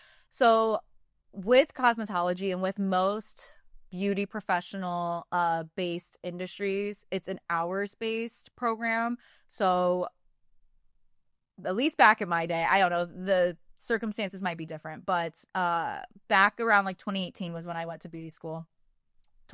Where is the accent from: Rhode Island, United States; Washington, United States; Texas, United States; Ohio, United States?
Ohio, United States; Defiance; I grew up in Defiance. Oh, okay. So kind of very small community. Great place to grow up and raise a family.